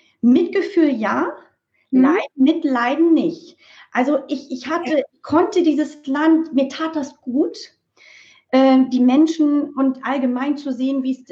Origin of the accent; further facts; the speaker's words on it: Bremen, Germany; Jahrgang 73, geboren und aufgewachsen in Bremen, Abitur gemacht, dann mit der Idee, mal später Medizin zu studieren, nach Würzburg an die Uniklinik und bin Krankenschwester geworden.